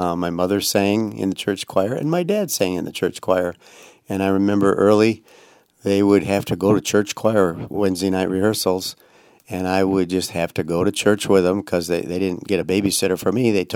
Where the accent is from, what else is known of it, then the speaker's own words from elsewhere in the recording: Prairie du Sac, Wisconsin, United States; I'm from Prairie du Sac, Wisconsin.